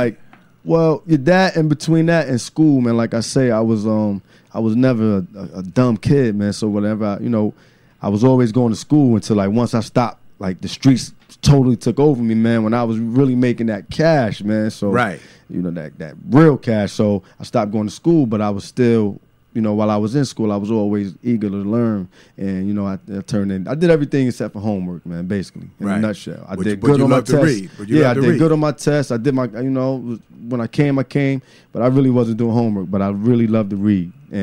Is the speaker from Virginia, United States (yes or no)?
no; New Haven, Connecticut, United States; I'm from New Haven, man